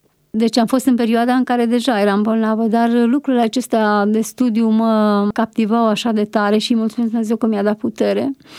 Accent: Băicoi, Prahova, Romania; a venit și la Băicoi, acolo de unde sunt eu, de unde locuiam atunci.

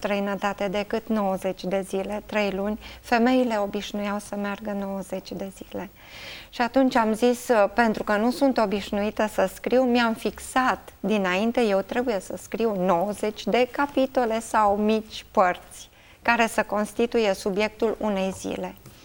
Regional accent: Caransebeș, Caraș-Severin, Romania; sunt din Caransebeș, sunt mamă a doi copii, deja mari … aproape 30 … 20 de ani și soție și în mod deosebit sunt fiică a lui Dumnezeu

